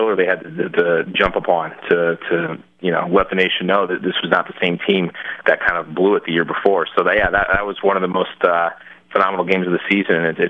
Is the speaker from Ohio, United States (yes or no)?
yes; Akron, Ohio, United States; now in Los Angeles, United States; So I decided to go back to my hometown of Akron to film.